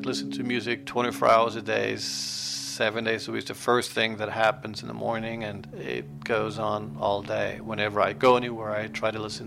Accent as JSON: {"language": "English", "region": "New York", "country": "United States", "tie": "born or raised there", "said": "growing up in New York, my mother and stepfather, you know, were socialists from Denmark living in Manhattan, and we lived in a duplex penthouse."}